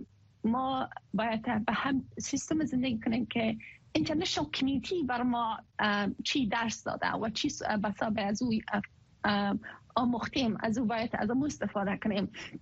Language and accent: Persian; Afghanistan; born there; خودم در افغانستان به دنیا آمدیم، زادگاه ما افغانستان بوده